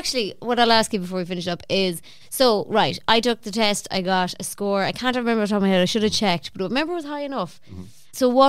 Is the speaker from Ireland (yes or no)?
yes; Connacht, Ireland; I grew up in Mayo. It was a rural school, right?